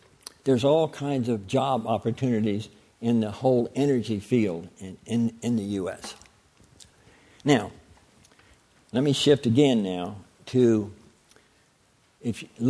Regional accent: Baltimore, Maryland, United States; I'm going to use the example of T. Rowe Price just because I'm from Baltimore.

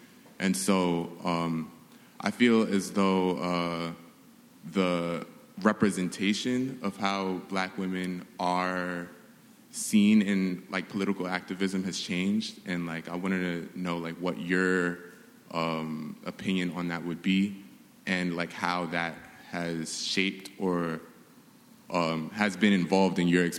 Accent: Brooklyn, New York, United States; I'm also from Brooklyn.

